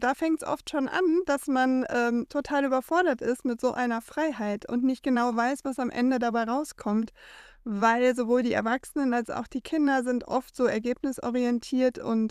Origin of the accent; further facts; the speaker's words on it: Sprockhövel, North Rhine-Westphalia, Germany; Ich komme aus Sprockhövel.